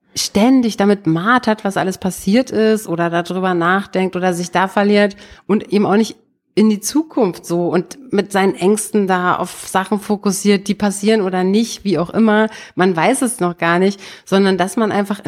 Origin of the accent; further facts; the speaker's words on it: East Germany, Germany; Als Kind im Osten